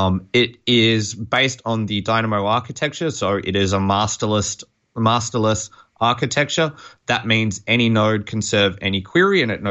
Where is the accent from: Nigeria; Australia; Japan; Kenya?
Australia; now in United States; I do definitely talk a little bit funny. I'm originally from Australia. So please bear with me as I struggle to translate to American English.